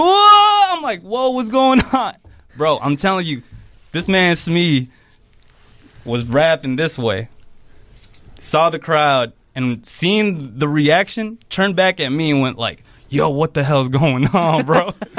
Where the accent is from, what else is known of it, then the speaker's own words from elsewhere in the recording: Chicago, Illinois, United States; Yes. I'm from Chicago, northwest side of Chicago.